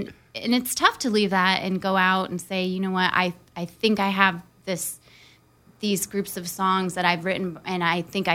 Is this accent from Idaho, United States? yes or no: no; New York City, New York, United States; there's highs, there's lows, there's... birds singing and subway trains, which I'm from New York, so right.